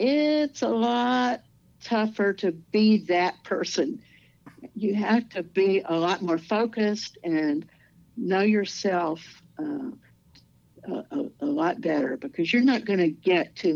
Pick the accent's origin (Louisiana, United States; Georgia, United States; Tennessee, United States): Louisiana, United States; Going to college, for my first, in Louisiana, I'm originally from Louisiana, so my undergraduate degree was from Louisiana Tech